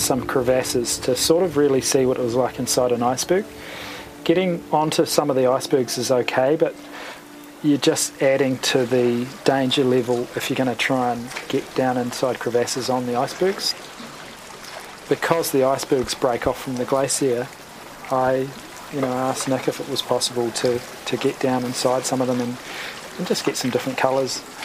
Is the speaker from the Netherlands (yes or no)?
no; New Zealand; as a New Zealander you're used to seeing one glacier or maybe two valleys of glacier